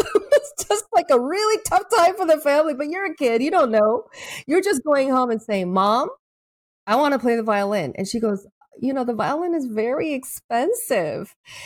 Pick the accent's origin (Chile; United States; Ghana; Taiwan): Taiwan; also born or lived in Japan; as an American citizen, I grew up in Taiwan. I grew up in Japan also.